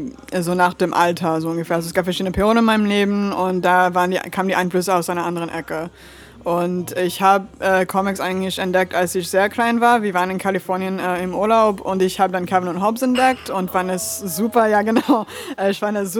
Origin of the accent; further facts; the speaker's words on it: France; now in Berlin, Germany; Ich bin in Frankreich geboren und auch groß geworden. Und meine Eltern sind beide aus den USA und haben auch eine Zeit in Schweden gelebt. Und ich wohne seit 2010 in Berlin.